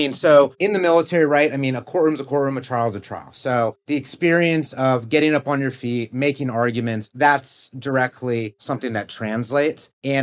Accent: Virginia, United States; now in Richmond, United States; I'd moved my family to Richmond, Virginia. We grew up in Northern Virginia.

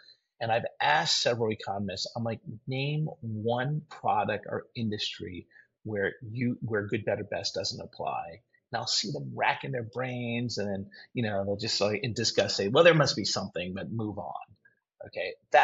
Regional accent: Midwest, United States; I'm from the Midwest, and when I grew up … was great.

